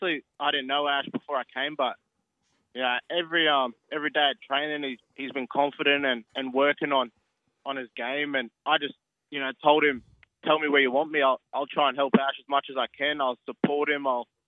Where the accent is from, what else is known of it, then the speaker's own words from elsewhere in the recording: Brisbane, Queensland, Australia; I grew up in Brisbane my whole life and played at Maracravat Eagles for 12 years as a kid